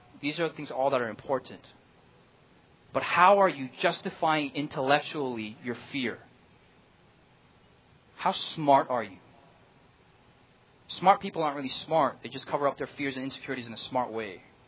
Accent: United States; I know some of you hate military terminology, but I'm an American.

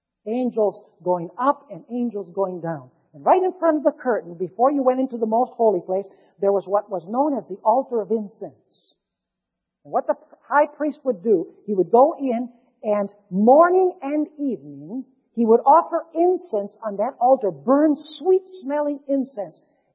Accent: Caracas, Capital District, Venezuela; when I was growing up in Caracas, Venezuela.

